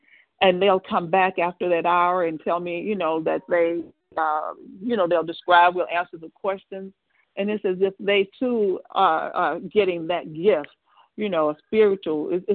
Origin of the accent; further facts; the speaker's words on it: Atlanta, Georgia, United States; I'm from Metro Atlanta, Georgia.